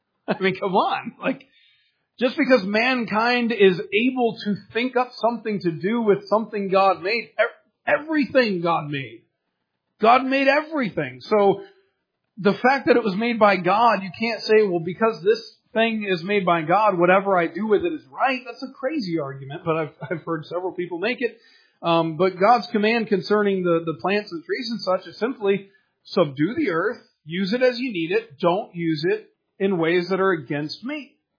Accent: Michigan, United States; I'm from Michigan, and Michigan is a lot of farmland.

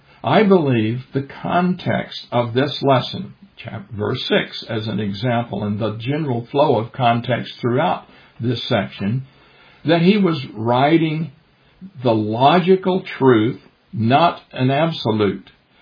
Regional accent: Deep South, United States; it was sung often in those little country churches where I grew up in the Deep South.

